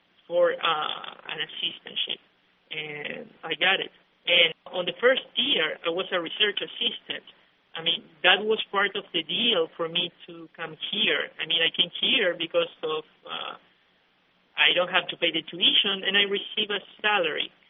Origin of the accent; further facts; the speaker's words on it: Uruguay; now in United States; I am from Uruguay, and I came to the United States to pursue a career as a PhD in economics.